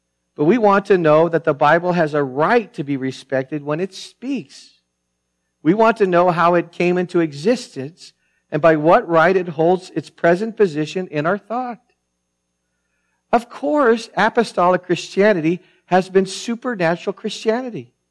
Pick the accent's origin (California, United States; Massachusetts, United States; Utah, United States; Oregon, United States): Massachusetts, United States; Fitchburg; I talked to her after because she learns I was there and we're from Fitchburg.